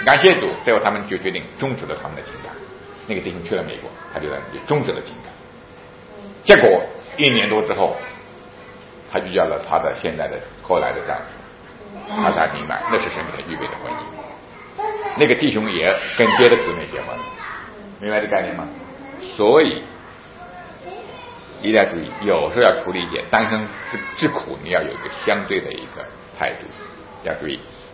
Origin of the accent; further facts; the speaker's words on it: China; 我们中国人爸爸不敢跟孩子讲的